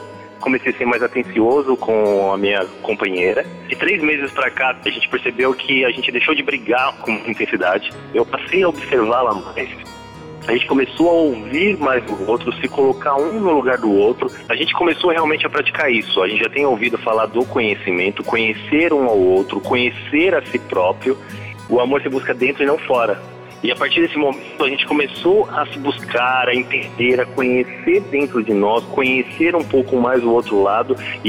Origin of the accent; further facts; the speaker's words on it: Guarulhos, São Paulo, Brazil; Eu sou de Guarulhos.